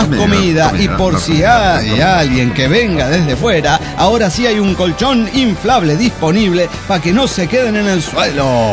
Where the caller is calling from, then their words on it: Mexico City, Mexico; de Ciudad de México.